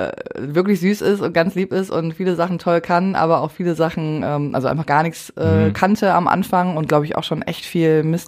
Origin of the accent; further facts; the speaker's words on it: Essen, North Rhine-Westphalia, Germany; Am 1.7.92 in Essen.